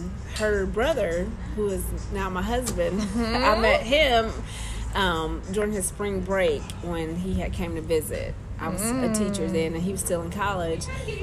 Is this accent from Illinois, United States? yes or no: yes; Chicago, Illinois, United States; I grew up in Chicago area, North Chicago area, went to college in Oklahoma.